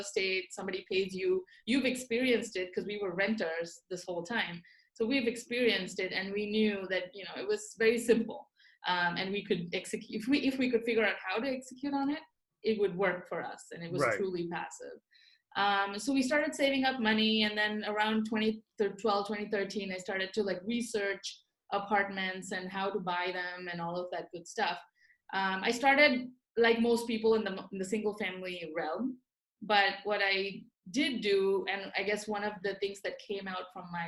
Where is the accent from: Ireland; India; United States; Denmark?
India; moved away as an adult; I grew up in India. I didn't grow up here. And I moved here right around 22-ish, when I was 22.